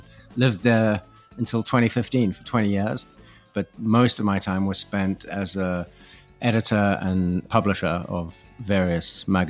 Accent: Johannesburg, Gauteng, South Africa; I am originally from Johannesburg, South Africa.

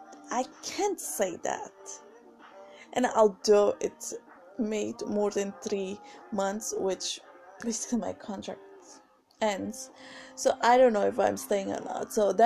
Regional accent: India; English is a second language; I'm Indian, and I talk about 3 to 4 languages. I mean, I used to talk French when I was at school

